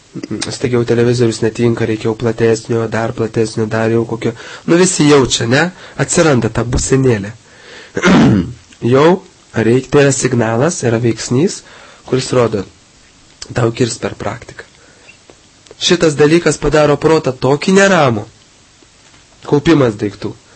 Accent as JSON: {"language": "Lithuanian", "town": "Kaunas", "region": "Kaunas County", "country": "Lithuania", "tie": "born there", "said": "Ne, mes gimėm Kaune."}